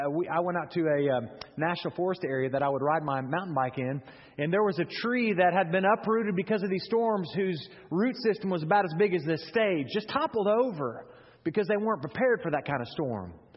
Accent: Oklahoma City, Oklahoma, United States; Growing up in Oklahoma City, there are storms all the time.

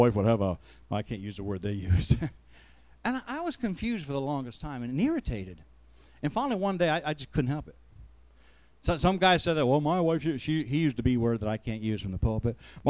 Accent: Pennsylvania, United States; Here I am from Pennsylvania, surrounded by New Jerseyites.

